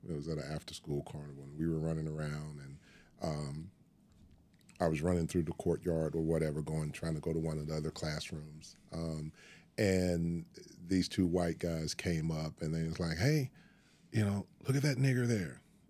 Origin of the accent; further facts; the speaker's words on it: Woodson, Arkansas, United States; I born and raised in Woodson, Arkansas. South Pulaski County, going toward Pine Bluff, maybe about 25, 30 minutes outside the city limits. My dad had a farm down there.